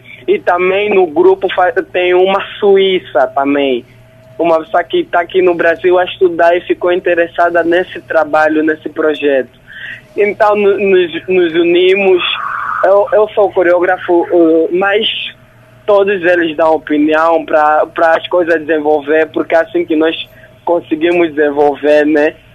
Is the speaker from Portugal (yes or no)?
no; Angola; moved away as an adult; now in Brazil; Sou angolano, sim, sou angolano.